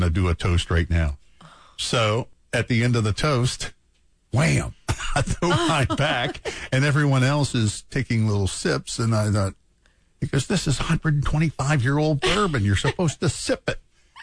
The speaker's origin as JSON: {"language": "English", "region": "Kentucky", "country": "United States", "said": "And I'm from Kentucky, so we're used to doing shots at beers."}